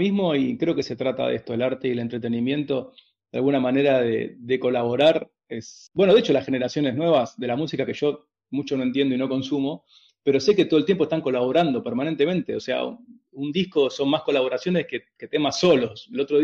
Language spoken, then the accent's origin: Spanish; Avellaneda, Buenos Aires Province, Argentina; Nosotros somos de Avellaneda, nos fuimos hasta Capital